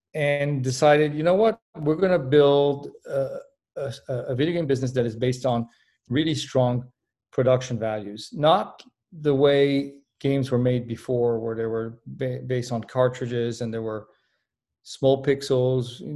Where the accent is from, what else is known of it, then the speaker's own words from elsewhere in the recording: Paris, Île-de-France, France; moved away as an adult; now in United States; it started at the University of Michigan when I moved there from Paris, France, where I was growing up.